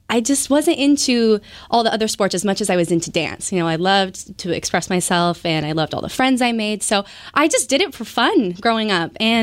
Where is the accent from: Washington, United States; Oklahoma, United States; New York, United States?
Washington, United States; Bonnie Lake; I grew up in Bonnie Lake, Washington, down south. And my parents still live there, and I love going back to visit. So that's where I grew up and went to high school.